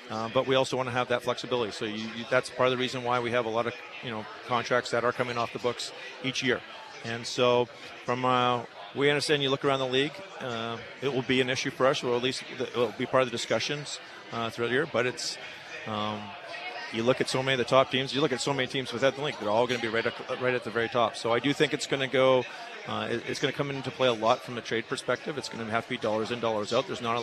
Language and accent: English; Winnipeg, Manitoba, Canada; now in Buffalo, United States; Obviously, I grew up in Winnipeg, Manitoba.